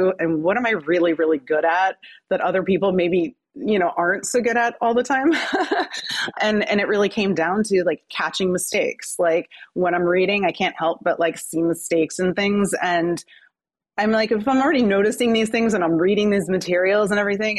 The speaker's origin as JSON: {"language": "English", "region": "New Jersey", "country": "United States", "said": "I'm a mom. I'm a wife. And I'm from New Jersey, and I just turned 48 years old a few weeks ago"}